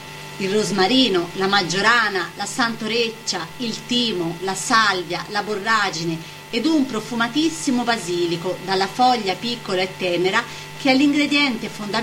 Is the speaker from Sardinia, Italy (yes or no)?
no; Liguria, Italy; dopo la Toscana è il momento della Liguria, la mia terra.